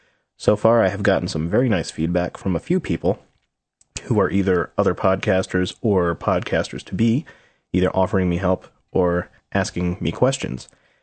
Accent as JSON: {"language": "English", "region": "New Jersey", "country": "United States", "lives_now": "Pennsylvania, United States", "said": "I'm from New Jersey, and I live in Pennsylvania now, and I was over there yesterday visiting friends and family"}